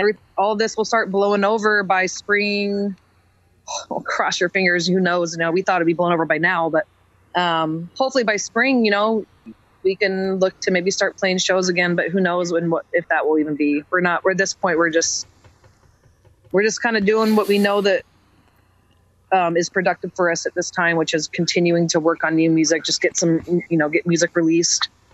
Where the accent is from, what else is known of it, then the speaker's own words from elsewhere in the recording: Utah, United States; I was fighting with my little brother in my neighbor's yard when we were little kids growing up in Utah.